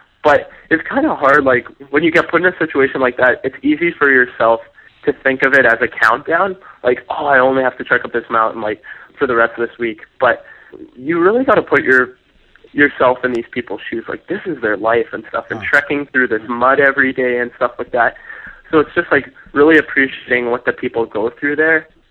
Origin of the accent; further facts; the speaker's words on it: Arned, Manitoba, Canada; So I'm from a small farming village in southern Manitoba called Arned, so that places me in Manitoba there.